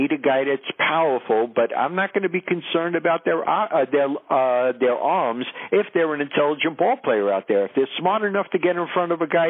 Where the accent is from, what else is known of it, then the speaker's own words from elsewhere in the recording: Brooklyn, New York, United States; I'm from Brooklyn, New York. I bleed blue, and during the summertime, I bleed pinstripes. No matter where I'm living in town, I'm still born and bred.